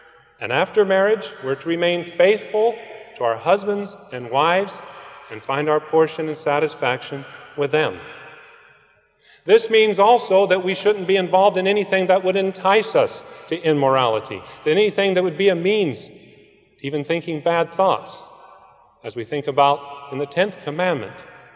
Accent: Los Angeles, California, United States; I'm from the Los Angeles area, metropolitan Los Angeles. It has all the problems of a big city. Crime, gangs, drugs, and these things.

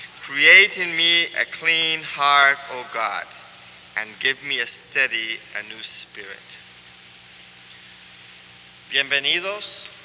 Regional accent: Cuba; English is a second language; now in United States; though I'm from Cuba. I'm kind of a missionary in reverse. Instead of sending me out to Cuba, I came from Cuba to the United States.

